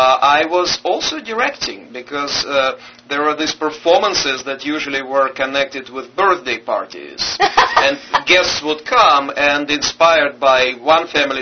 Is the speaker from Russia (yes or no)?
yes; Moscow, Russia; English is a second language; In Moscow, and in Russia's capital, at that point the capital of the Soviet Union.